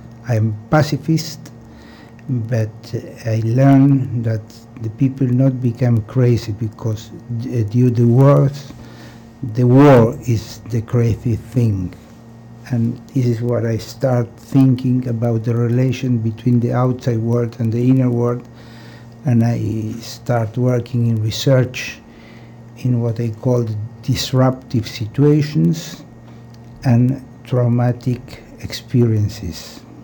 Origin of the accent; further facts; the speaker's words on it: Argentina; English is a second language; also born or lived in Israel; I am from Argentina and I'm living in Argentina, working in Argentina in this moment. I lived in Israel 30 years